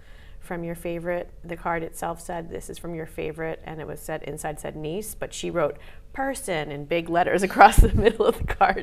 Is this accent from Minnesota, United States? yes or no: no; Brooklyn, New York, United States; born there; I was born in New York, in Brooklyn.